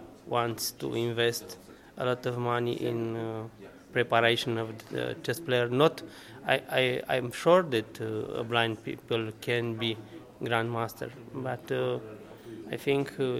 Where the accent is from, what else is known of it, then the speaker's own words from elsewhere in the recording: Romania; English is a second language; Yes, I'm from Romania.